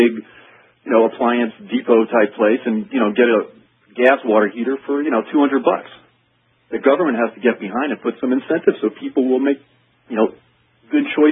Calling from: South Bend, Indiana, United States

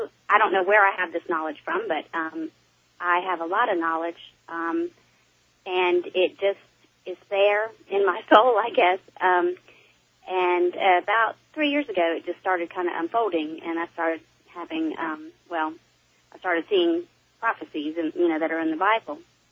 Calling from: Georgia, United States; I'm calling from Georgia.

